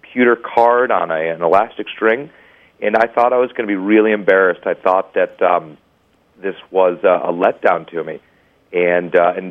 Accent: Chicago, Illinois, United States; And being a Chicagoan, that is a staple of growing up, especially growing up on the South Side.

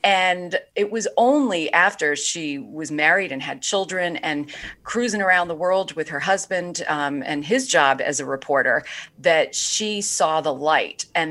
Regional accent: Brooklyn, New York, United States; I grew up in Brooklyn, New York in the 70s, and my father would come home every night with a big stack of papers

